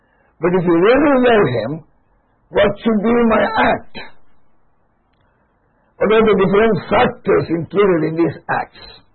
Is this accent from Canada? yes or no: no; Mysore, Karnataka, India; When I think about a lady coming all the way from Florida to my hometown, Mysore, she lived 30 years and she was able to see about 50 young people come to know Jesus Christ.